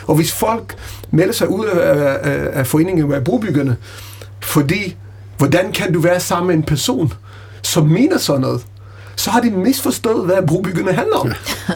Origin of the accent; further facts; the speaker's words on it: Israel; Danish is a second language; now in Denmark; Jeg er opvokset i Israel, boet